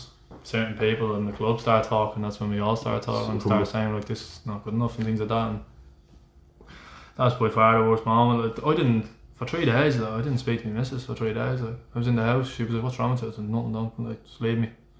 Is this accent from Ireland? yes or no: yes; Dublin, Leinster, Ireland; I'm from Cabra, I played for Bowers when I was younger